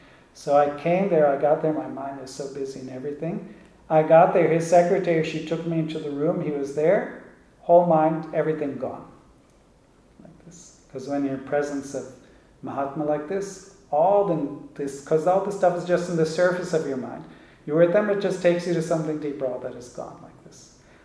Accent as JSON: {"language": "English", "country": "Israel", "said": "I came from Israel, went to upstate New York for the course in 1989."}